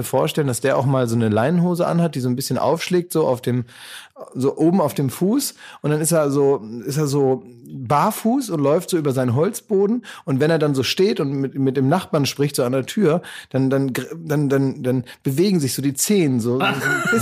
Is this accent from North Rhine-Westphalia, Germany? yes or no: no; Berlin, Germany; aber da fällt es uns natürlich auf hier als Berliner.